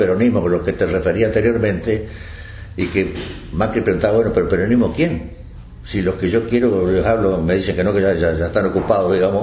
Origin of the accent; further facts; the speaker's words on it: Argentina; Pero así somos los argentinos.